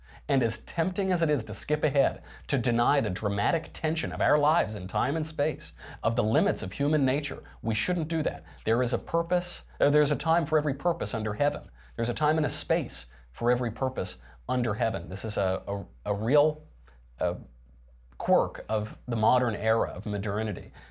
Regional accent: New York, United States; I'm from New York, and yes, it's very hard.

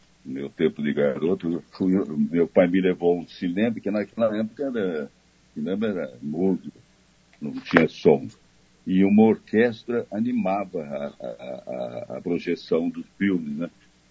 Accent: Taubaté, São Paulo, Brazil; born there; Hebe Camargo, que também é lá de Taubaté, né? Onde eu nasci

